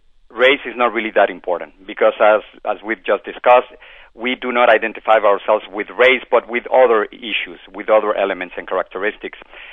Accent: Mexico; now in United States; In my case, I would say I'm from Mexico, and I would say I'm Mexican.

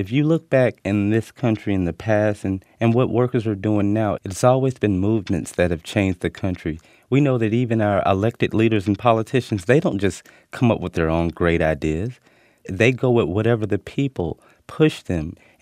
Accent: South Carolina, United States; now in Kansas City, United States; I'm in Kansas City, Missouri. I'm from South Carolina, and that's where my mom lives at now.

